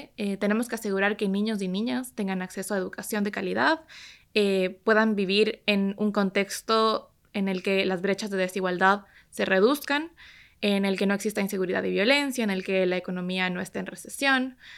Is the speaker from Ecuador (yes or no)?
yes; Ecuador; en mi caso, en mi país, ya de por sí el contexto laboral para jóvenes y para jóvenes mujeres